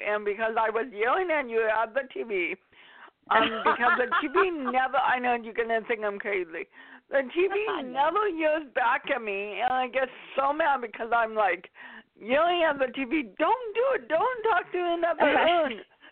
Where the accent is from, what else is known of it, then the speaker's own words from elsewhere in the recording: Mercer Island, Washington, United States; now in Redmond, United States; Because I live in Seattle, well, Redmond. And so Seattle, mm-hmm. you know, and I grew up on Mercer Island.